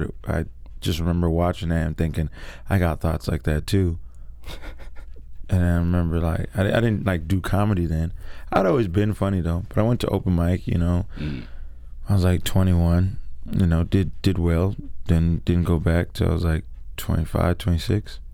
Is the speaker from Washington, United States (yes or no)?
yes; Seattle, Washington, United States; Born and pretty much raised, yeah.